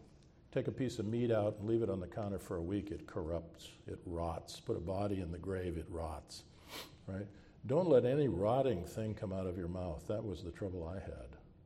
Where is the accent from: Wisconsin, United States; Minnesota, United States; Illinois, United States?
Minnesota, United States; When I was a little boy, growing up in Minnesota, we get a lot of snow and cold.